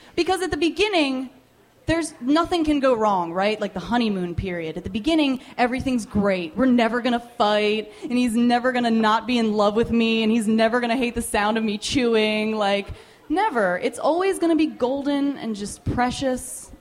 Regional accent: United States; Really what it is I'm American and I hoard everything

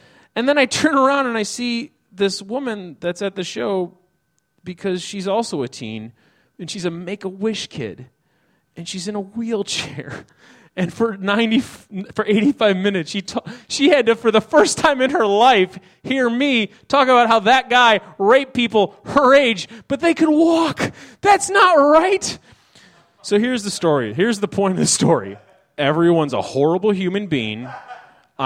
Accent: Chicago, Illinois, United States; So the problem with this is, like, I'm from Chicago, and R's from Chicago

